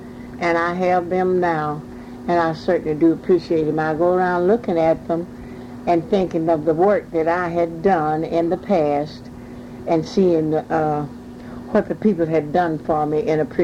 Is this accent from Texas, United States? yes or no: yes; Lufkin, Texas, United States; also born or lived in Nacogdoches; I was born in Nacogdoches, Texas. And that we lived there until all a long, long time. When my father and mother moved to Lufkin, I must have been somewhere around about 10 or 11 years of age.